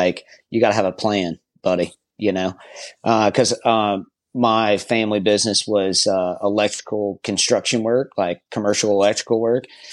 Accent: Rockmart, Georgia, United States; You know, I grew up in Rockmart, Georgia. It's like northwest Georgia, up in the burbs.

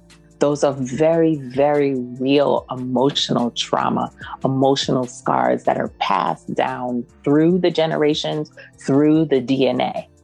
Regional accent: New York City, New York, United States; You know, I grew up in New York City once I came back from the islands

